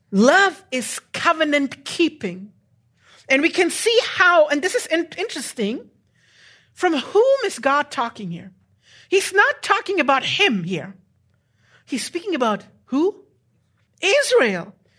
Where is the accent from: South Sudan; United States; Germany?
Germany; English is a second language; I'm from Germany, okay? I don't know your proverbs very well.